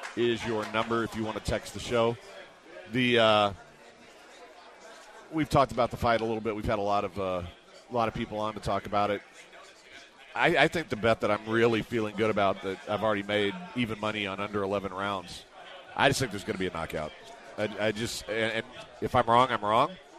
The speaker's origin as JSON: {"language": "English", "town": "Houston", "region": "Texas", "country": "United States", "said": "but I'd already told him I was from Houston."}